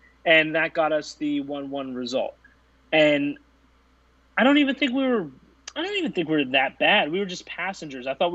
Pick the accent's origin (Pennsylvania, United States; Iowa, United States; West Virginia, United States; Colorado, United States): Pennsylvania, United States; Harrisburg; I was sitting here in Florida sweating because of this nice warm heat. My hometown in Harrisburg's got 2 feet of snow today, so I dodged the bullet there.